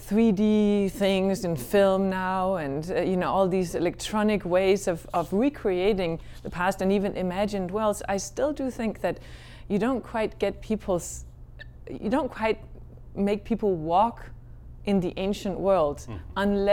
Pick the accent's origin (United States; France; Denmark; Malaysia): Denmark; because I grew up in Denmark